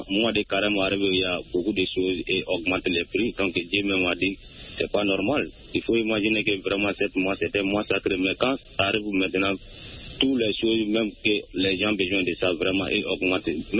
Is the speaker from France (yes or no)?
no; Soninkéni, Mali; Oui, effectivement, depuis dans mon village natal à Soninkéni.